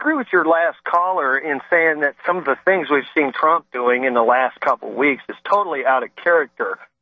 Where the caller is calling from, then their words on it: Columbus, Ohio, United States; And of course I'm calling from Columbus, Ohio